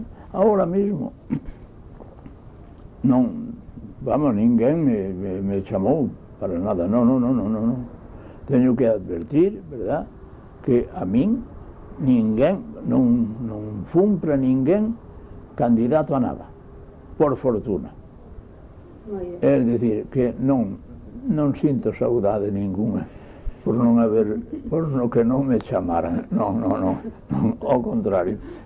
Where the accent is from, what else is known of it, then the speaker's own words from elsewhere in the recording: Cotobade, Galicia, Spain; un profesor que era dalí de Cotobade, de onde son eu